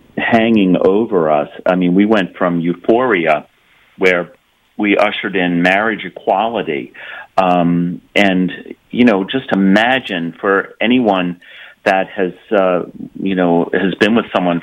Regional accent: Baltimore, California, United States; now in Connecticut, United States; I grew up in actually in Baltimore in California, but came here when I was in high school.

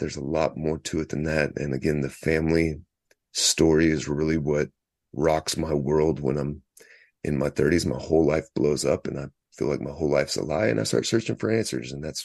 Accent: Baton Rouge, Louisiana, United States; born there; So I was born in South Louisiana, in Baton Rouge.

